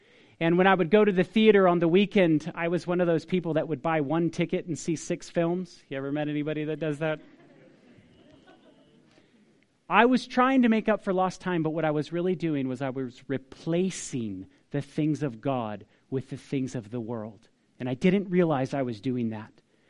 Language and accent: English; Paradise, California, United States; I'm this kid from Paradise of California, from all places.